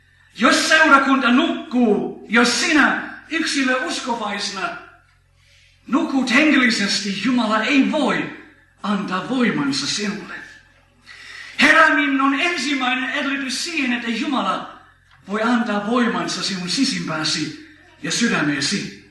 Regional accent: England, United Kingdom; now in Finland; Olen Englannista kotoisin

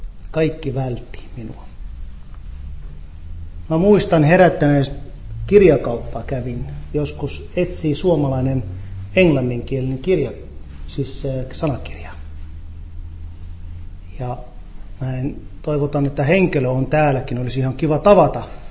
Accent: Haifa, Haifa District, Israel; Finnish is a second language; Israel on minulle oma kotimaa. Mä oon kasvanut Israelissa erikoisella tavalla. Mä oon heti kättelystä pieni vauvana elänyt pieniin kahden kulttuuriin väliin. Mä oon Haifas kaupungissa syntynyt.

